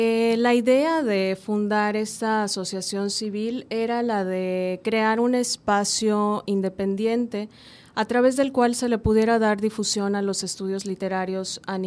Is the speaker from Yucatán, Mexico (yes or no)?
yes; Mérida, Yucatán, Mexico; Sí, bueno, todas somos de aquí, de Mérida, Yucatán